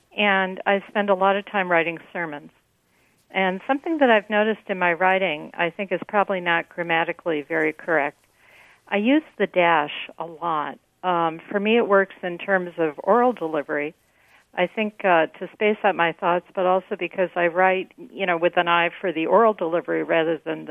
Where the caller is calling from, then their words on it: Toledo, Ohio, United States; I'm calling from Toledo, Ohio.